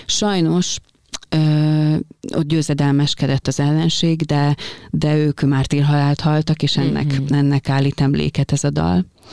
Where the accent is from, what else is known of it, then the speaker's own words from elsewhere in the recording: Hungary; én alapvetően Magyarországon születtem, itt szocializálódtam.